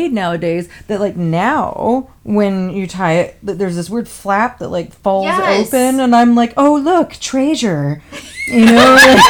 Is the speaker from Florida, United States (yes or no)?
yes; Florida, United States; And, you know, I'm from Florida, so I'm tacky. I have grown up around all bodies and skimpy bathing suits.